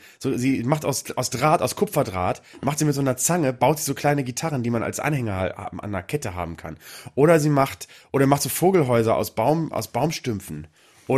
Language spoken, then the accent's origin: German; Bremen, Germany; weil ich komme aus Bremen Nord.